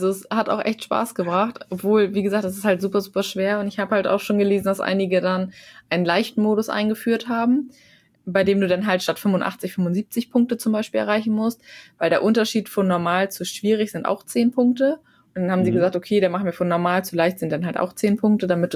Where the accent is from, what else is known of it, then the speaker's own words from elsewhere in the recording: Kiel, Schleswig-Holstein, Germany; Quasi in meiner Heimat, sozusagen.